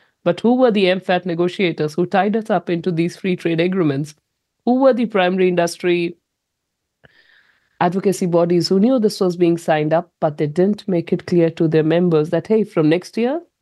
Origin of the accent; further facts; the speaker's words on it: New Zealand; So these are big companies holding us hostage, because we are not as Kiwi farmers.